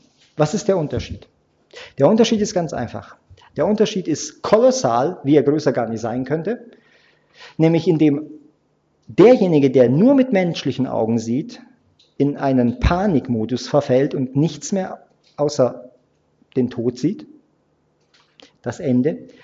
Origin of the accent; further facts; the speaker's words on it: Transylvania, Romania; er kommt aus dem Heimatdorf, aus Rumänien, aus Siebenbürgen, wo ich herkomme.